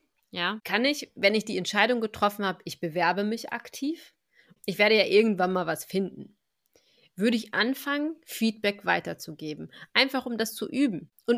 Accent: Germany; born there; also born or lived in Düsseldorf; now in Freiburg, Germany; Ich bin in diesem Land geboren.

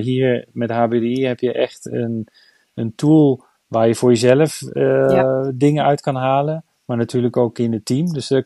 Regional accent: Netherlands; now in Germany; Dus ik ben als Nederlander toch een watermens.

